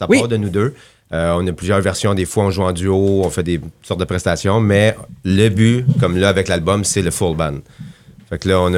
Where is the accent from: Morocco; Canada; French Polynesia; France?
Canada; Quebec; Moi, je viens du Québec.